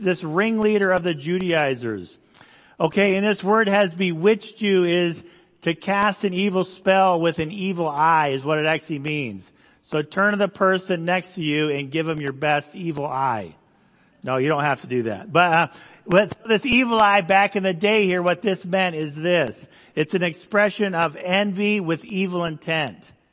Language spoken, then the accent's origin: English; Indonesia; So I grew up in Indonesia. I think you guys know that. And we lived next to a very large river.